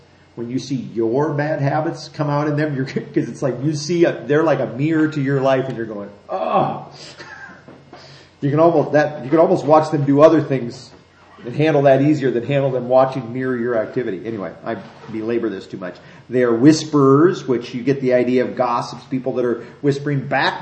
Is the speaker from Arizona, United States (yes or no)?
no; Iowa, United States; Thinking of my home state that is just in Iowa